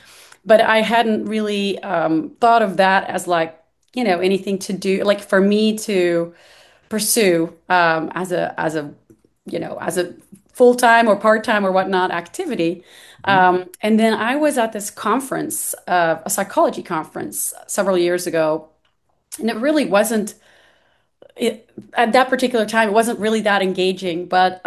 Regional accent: Belgium; moved away as an adult; now in Nashville, United States; I grew up in Belgium, in Europe, and I came here to Nashville to go to grad school for psychology.

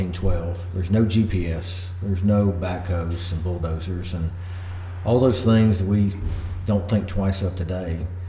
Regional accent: Donaldson, Tennessee, United States; So, and then came back home. I'm from Donaldson. I grew up in Donaldson, Tennessee.

